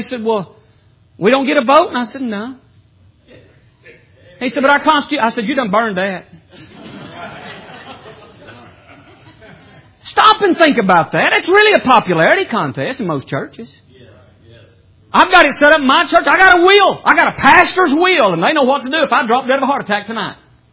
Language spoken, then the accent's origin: English; Alabama, United States; You know, when I was growing up in Alabama, they had blue laws. Everything shut down on Sunday.